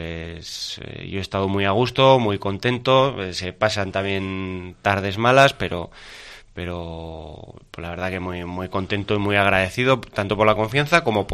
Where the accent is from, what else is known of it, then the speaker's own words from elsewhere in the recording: Navarre, Spain; yo al periodista de Vizcaíno le dije, solo podemos hacer los navarros.